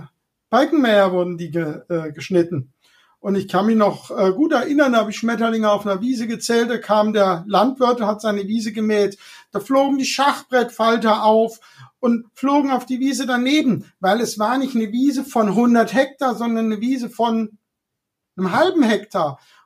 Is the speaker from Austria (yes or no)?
no; Rhineland-Palatinate, Germany; Ich bin ja da im Hunsrück aufgewachsen und eine Gegend, die eben landwirtschaftlich nicht sehr geeignet ist.